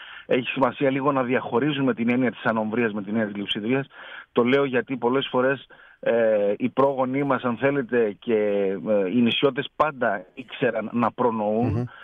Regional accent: Heraklion, Crete, Greece; Εγώ είμαι από το Ηράκλειο της Κρήτης, με καταγωγή των γονέων από την ενδοχώρα της Κρήτης.

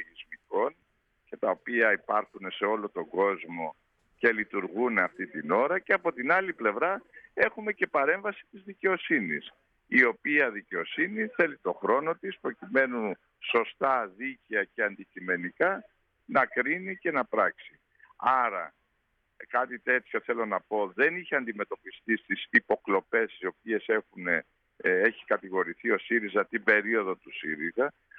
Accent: Rhodes, South Aegean, Greece; Έτσι, είμαι Ροδίτης, Δωδεκανήσιος.

